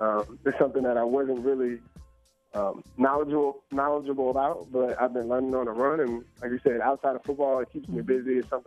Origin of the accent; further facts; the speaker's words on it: New Jersey, United States; I'm from the New Jersey area, so this is my first time being kind of back home on the East Coast in about 9 years.